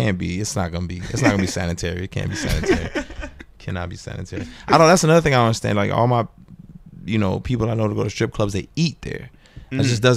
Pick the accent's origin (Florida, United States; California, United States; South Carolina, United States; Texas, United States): Texas, United States; Houston; So I'm coming from Houston, right?